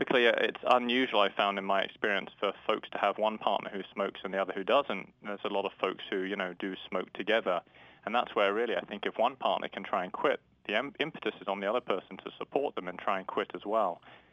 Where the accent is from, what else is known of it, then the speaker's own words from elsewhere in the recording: London, United Kingdom; moved away as an adult; now in United States; So I grew up in London and did my medical school training there, and I've been in the States about 12 years now and did all my surgical residency and fellowship and vascular training in the States.